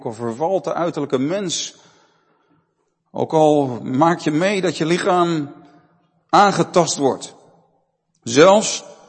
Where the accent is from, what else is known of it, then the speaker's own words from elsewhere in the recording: Aerdenhout, North Holland, Netherlands; Ik ben opgegroeid in Aardenhout, dat ligt naast Heemstede. Ik zat op de middelbare school in Heemstede.